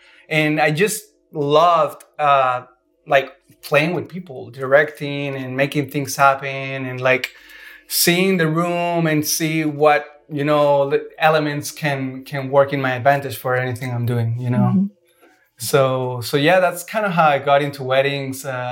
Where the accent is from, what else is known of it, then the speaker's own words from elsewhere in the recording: Venezuela; Well, she's from Colombia, and I'm from Venezuela, but we met in Venezuela.